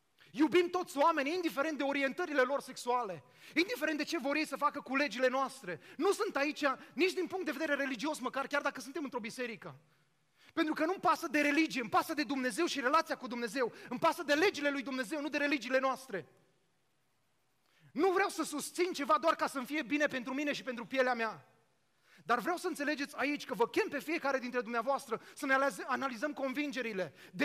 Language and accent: Romanian; Romania; o lege ciudată pentru mine ca român.